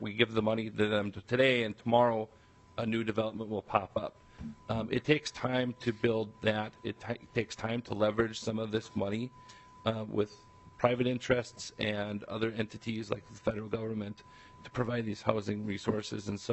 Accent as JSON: {"language": "English", "town": "St. Peter", "region": "Minnesota", "country": "United States", "tie": "born or raised there", "said": "In St. Peter, my hometown, we have 6 houses for sale."}